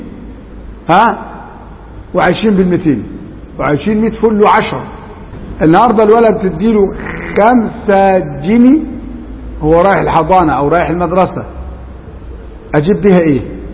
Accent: Egypt; وعندنا في مصر الفقراء جميع الموظفين فقراء حتى درجة وكيل وزارة

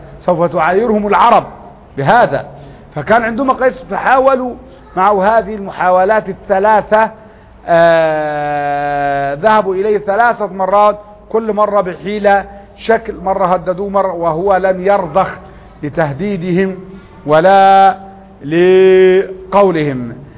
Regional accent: Upper Egypt, Egypt; وكان الالتزام عندنا في الصعيد معناه واحد من اثنين لا ثالث له

